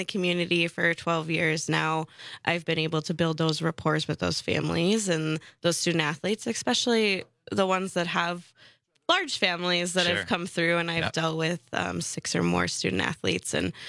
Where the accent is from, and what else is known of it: Oconomowoc, Wisconsin, United States; born or raised there